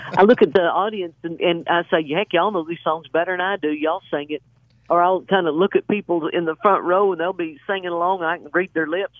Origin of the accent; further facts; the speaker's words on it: Chalky, Oklahoma, United States; I grew up in Chalky, Oklahoma, which is probably 12 miles north of Atoka.